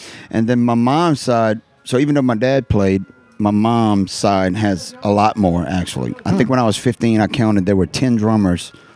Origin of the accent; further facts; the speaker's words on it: Gonzales, Louisiana, United States; also born or lived in Marksville; Correct. All my grandparents are from there, Gonzales and Santa Monica, which is just a little suburb. But when I was five, we moved to Marksville and lived there for about 5 years.